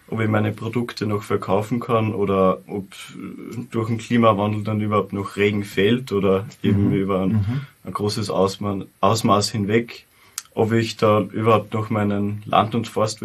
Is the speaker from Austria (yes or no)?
yes; Lower Austria, Austria; Ja, ich komme aus Niederösterreich, aus dem Bezirk Lilienfeld.